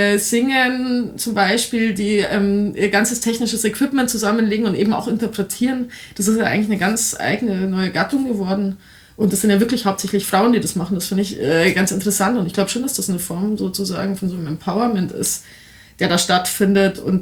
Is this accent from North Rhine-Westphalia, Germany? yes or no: no; Bavaria, Germany; dass ich manchmal als Bayerin einer ganz anderen Generation, dass ich so ein bisschen deren Anwältin bin.